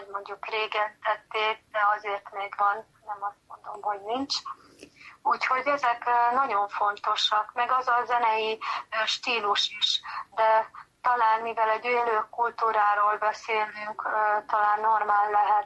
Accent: Budapest, Hungary; És az, hogy én budapesti vagyok, azt gondolom ez esetben mindegy

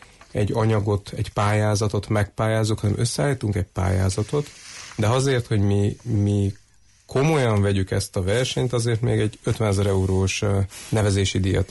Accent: Harghita, Romania; És hát ugye székelyek vagyunk

